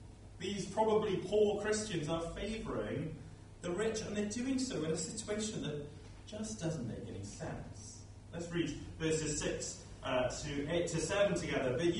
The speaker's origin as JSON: {"language": "English", "town": "Bridgend", "region": "Wales", "country": "United Kingdom", "tie": "born or raised there", "said": "Lynn was a lady in the church I grew up in Bridgend, and she really got this."}